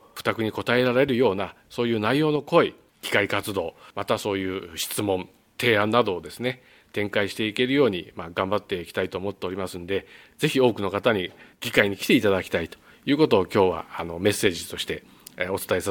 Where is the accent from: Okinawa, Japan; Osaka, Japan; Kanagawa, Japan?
Kanagawa, Japan; Chigasaki; 私は、もともと茅ヶ崎の出身でございまして、実家も今、茅ヶ崎にあって、まあ、小中と茅ヶ崎の学校を卒業して、私は茅ヶ崎市立西浜中学校の卒業なんですが